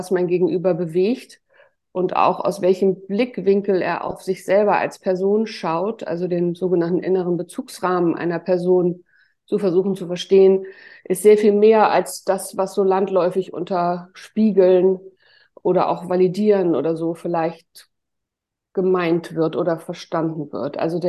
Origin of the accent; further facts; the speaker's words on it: Hamburg, Germany; Ich komme aus Hamburg